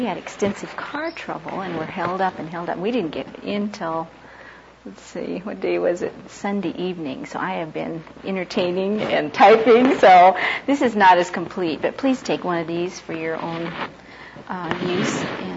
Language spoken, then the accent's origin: English; Los Angeles, California, United States; I grew up in Los Angeles and met the NAVs and so forth there.